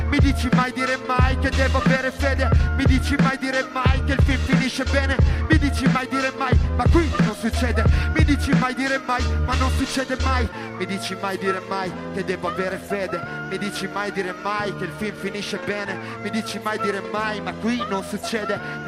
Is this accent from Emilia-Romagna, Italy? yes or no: yes; Ravenna, Emilia-Romagna, Italy; Io sono di Ravenna, non vengo spesso da ste parti.